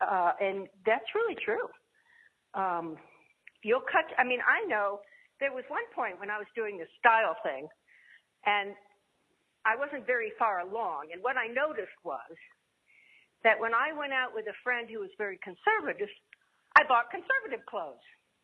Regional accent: East Coast, United States; But still, you know, I'm an American, I'm from the East Coast.

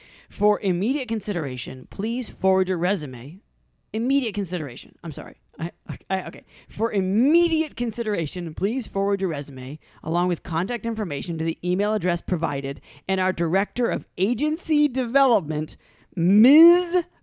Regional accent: North Carolina, United States; I'm from North Carolina.

